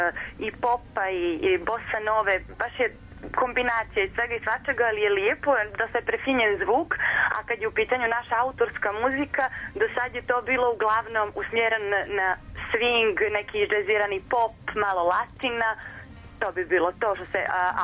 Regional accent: Podgorica, Montenegro; Ja sam iz Podgorice

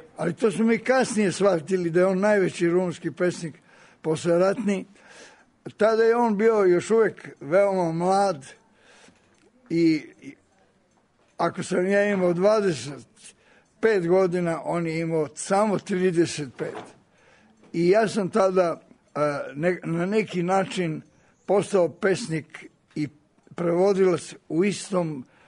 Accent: Eastern Serbia, Serbia; jer sam rodom iz Timočke krajine

